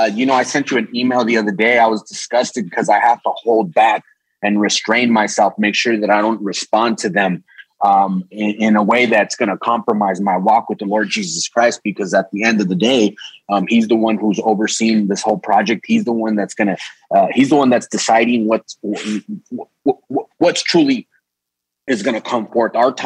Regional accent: Mexico; I know both countries very well. And I love both cultures. I'm a Mexican outwardly, but I'm an American inwardly, meaning my heart is with both nations and I love both nations.

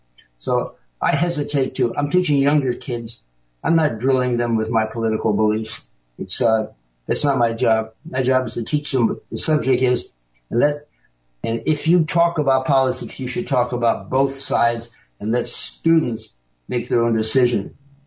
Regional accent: San Francisco, California, United States; My friends and my family, I'm from San Francisco, are progressive liberals.

